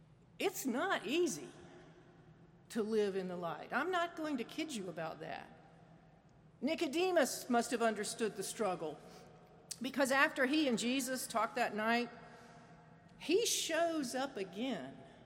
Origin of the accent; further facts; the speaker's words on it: South Carolina, United States; moved away as an adult; now in North Carolina, United States; So I was raised in South Carolina. Up until my mid-30s, I thought the Civil War was about states' rights.